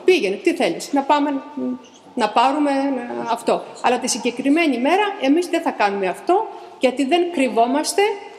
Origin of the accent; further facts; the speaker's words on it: Patras, Western Greece, Greece; να σου πω εγώ συγκεκριμένα τις αμαρτίες που είμαι από την Πάτρα και έχω ζήσει